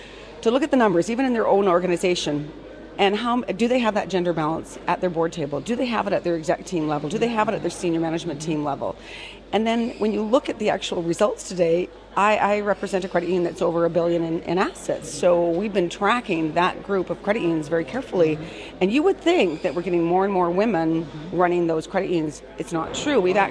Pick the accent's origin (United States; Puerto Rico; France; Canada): Canada; And I'm originally from Canada, so I get to see a lot of my old buddies.